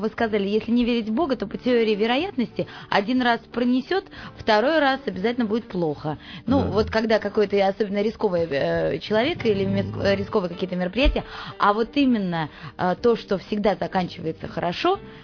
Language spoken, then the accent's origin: Russian; Saint Petersburg, Russia; Я просто тоже петербурженка.